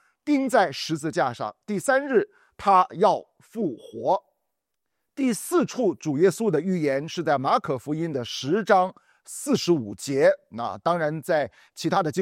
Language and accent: Chinese; China; 好像我们中国人的春节这么重要，就叫做逾越节。